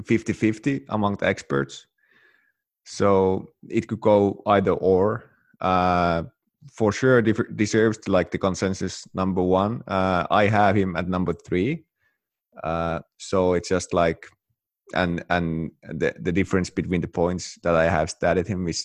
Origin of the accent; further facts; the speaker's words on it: Paltamo, Kainuu, Finland; born there; English is a second language; Actually, I was born there in Paltamo. It's a small village